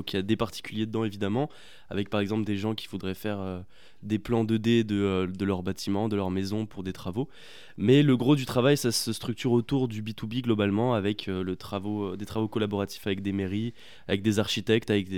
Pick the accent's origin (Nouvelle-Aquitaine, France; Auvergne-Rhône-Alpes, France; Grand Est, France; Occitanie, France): Grand Est, France; je viens des Vosges